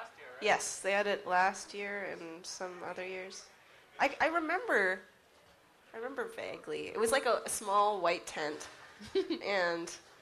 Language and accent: English; Vancouver, British Columbia, Canada; also born or lived in Saskatchewan; I was born in Saskatchewan. But I've been here since I was 5, so Vancouver is my home.